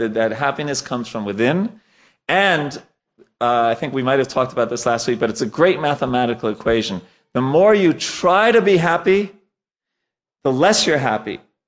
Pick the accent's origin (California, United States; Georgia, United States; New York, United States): New York, United States; now in Dallas, United States; I was 12 years old, and a young 12-year-old's dream came true, right? That I grew up in New York